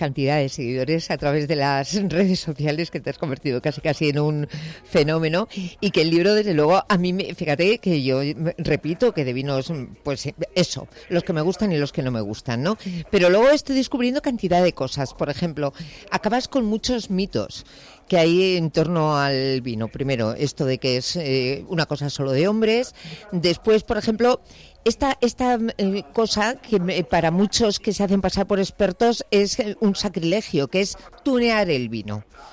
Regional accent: Basque Country, Spain; Es que yo soy vasca

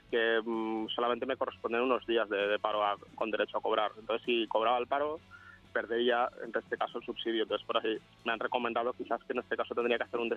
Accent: Tarragona, Catalonia, Spain; yo soy de aquí de Tarragona, estoy en Comunidad Autónoma en Cataluña.

